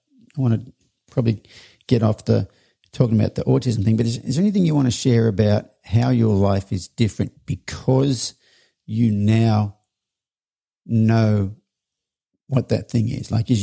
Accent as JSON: {"language": "English", "country": "Australia", "said": "I'm an Aussie."}